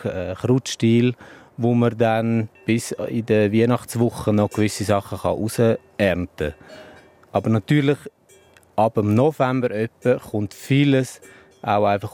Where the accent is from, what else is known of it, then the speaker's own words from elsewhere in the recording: Graubünden, Switzerland; bin ich eigentlich auch in Graubünden aufgewachsen, im Lugnetz. Meine Eltern sind zugezogen aus dem Aargau. Darum rede ich auch romanisch, einfach Sursilvan.